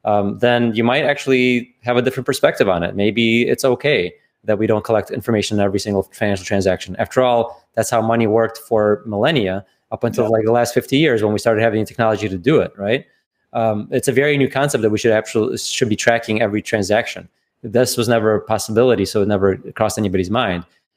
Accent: Russia; I'm from Russia, right?

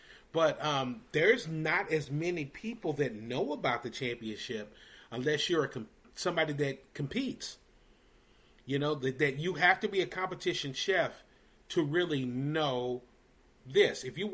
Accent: Louisville, Kentucky, United States; there's a good chef guy that I know in my hometown of Louisville, Kentucky

